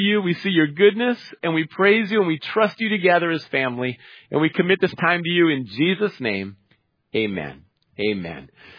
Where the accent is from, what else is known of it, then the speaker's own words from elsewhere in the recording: Minneapolis, Minnesota, United States; also born or lived in St. Paul; I grew up in Minneapolis and St. Paul, the Twin Cities, Minnesota